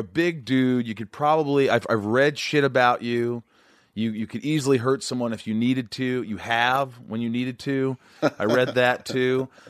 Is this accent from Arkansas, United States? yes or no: no; Evansville, Indiana, United States; also born or lived in New York; I was born in New York. I grew up in Southern Indiana.